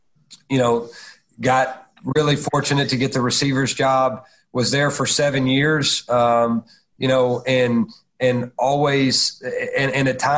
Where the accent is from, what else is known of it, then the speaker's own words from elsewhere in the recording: Chattanooga, Tennessee, United States; I got lucky to get a job at Chattanooga, number one. You know, it was my hometown